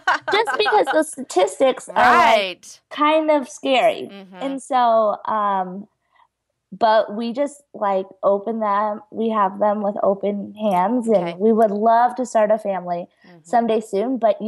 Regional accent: Nebraska, United States; we just moved back to Nebraska, which is my home state. We used to live in North Carolina.

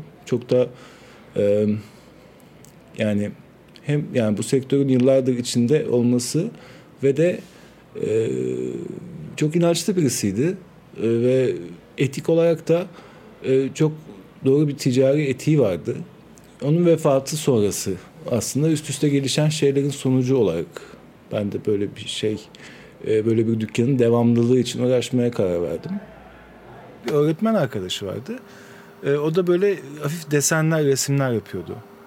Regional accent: Kadıköy, Istanbul, Turkey; Kadıköy doğumluyum. Yani hep Kadıköy'de yaşadım.

